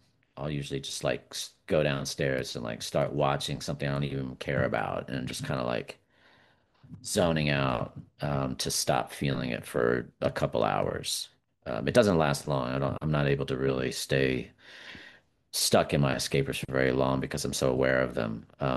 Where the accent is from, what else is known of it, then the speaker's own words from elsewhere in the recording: Richmond, Virginia, United States; now in Asheville, United States; I grew up in Richmond, Virginia.